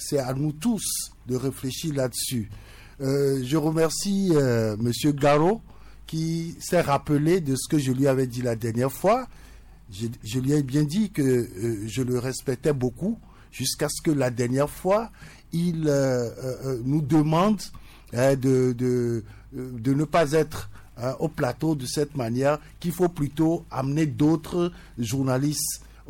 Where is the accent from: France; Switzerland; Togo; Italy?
Togo; Je suis Togolais.